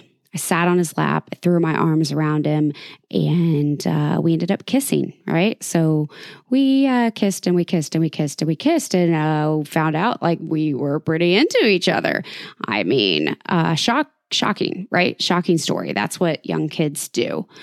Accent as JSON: {"language": "English", "town": "Sedalia", "region": "Missouri", "country": "United States", "tie": "born or raised there", "said": "I had him come to my hometown of Sedalia without breaking up with my boyfriend first."}